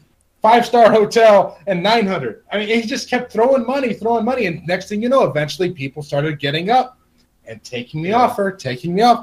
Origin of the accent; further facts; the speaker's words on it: Chicago, Illinois, United States; I have to give United a shred of defense, being that I'm from Chicago, okay?